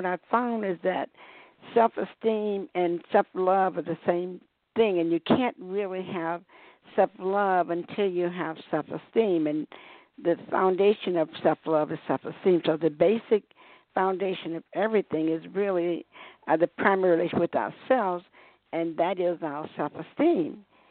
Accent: the South, United States; I grew up in the South, and because of all the discrimination and racism there

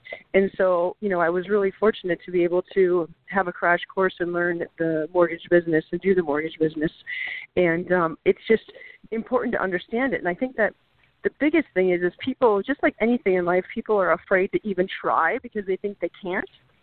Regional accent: Minnesota, United States; But I know, you know, I'm from Minnesota, so I know the cold weather extremely well.

